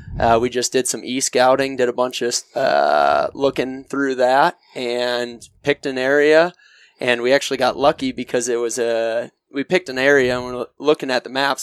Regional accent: New York, United States; I'm originally from Western New York. Went to school at a SUNY school, just like you did.

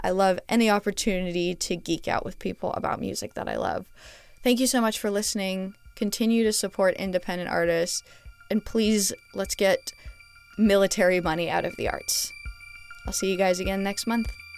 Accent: Montreal, Quebec, Canada; I would be remiss to not talk about a band from my hometown of Montreal.

